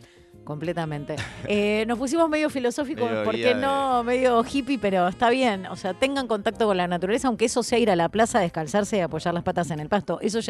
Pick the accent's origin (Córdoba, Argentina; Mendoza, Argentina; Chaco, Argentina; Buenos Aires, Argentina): Buenos Aires, Argentina; Yo soy recontra porteña, me encanta, amo estar acá